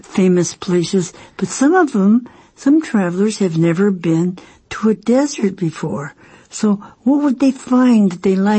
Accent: Washington, United States; I'm from the Northwest, and when I first came to Asia and went to Hong Kong, it was too hot.

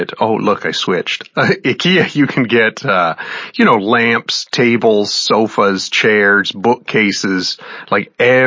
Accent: Canada; I mean, we're a panel of Canadians here.

